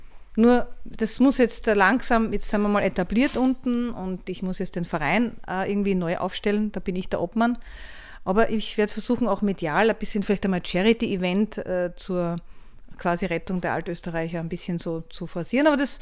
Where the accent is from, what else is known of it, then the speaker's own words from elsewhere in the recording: Graz, Styria, Austria; Eigentlich war ich ursprünglich Grazer, also bin ich Grazer ursprünglich.